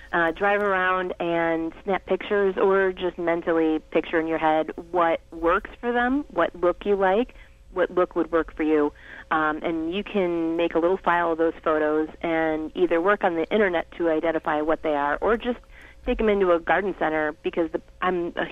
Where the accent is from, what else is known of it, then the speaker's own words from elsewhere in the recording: Chicago, Illinois, United States; He's the only person I know with a landline, but I'm from Chicago.